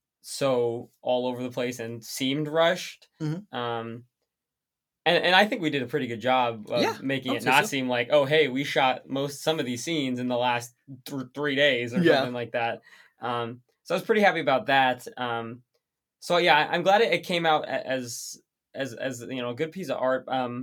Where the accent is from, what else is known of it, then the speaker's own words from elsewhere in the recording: Des Moines, Iowa, United States; I'm from Des Moines, Iowa, but yeah, I went to UNI, like Tristan said.